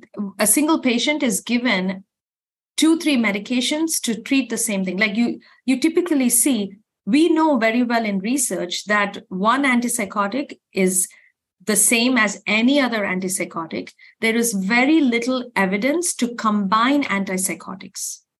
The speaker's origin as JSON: {"language": "English", "country": "India", "tie": "born or raised there", "said": "I grew up in India"}